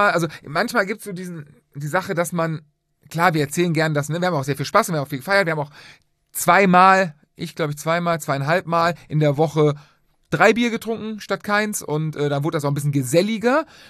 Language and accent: German; Cologne, North Rhine-Westphalia, Germany; wir sind Rheinländer, wir sind Kölner. Ab dem dritten Mal ist es Tradition.